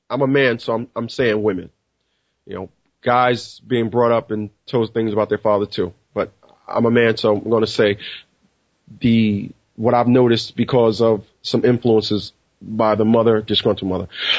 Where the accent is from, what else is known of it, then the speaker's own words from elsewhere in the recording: Newark, New Jersey, United States; I am from Newark, New Jersey. I was brought up in poverty.